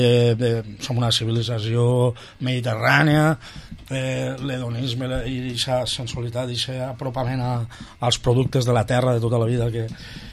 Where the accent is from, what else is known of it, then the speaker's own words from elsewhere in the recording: Valencian Community, Spain; A veure, som valencians i no podem fugir d'ahir.